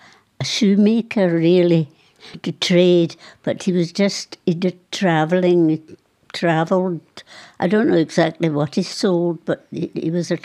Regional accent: Dortmund, North Rhine-Westphalia, Germany; born there; English is a second language; I was born in Dortmund, Germany, unfortunately.

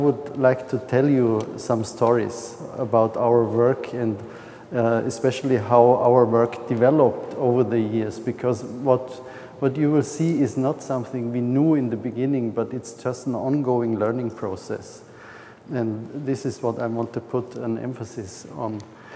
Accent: Vorarlberg, Austria; English is a second language; I'm from Austria, the most western part of Austria

